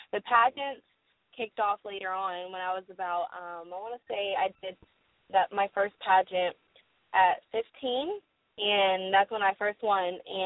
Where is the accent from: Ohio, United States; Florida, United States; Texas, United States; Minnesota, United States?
Texas, United States; Houston; I am. I'm from Houston, Texas, H-Town.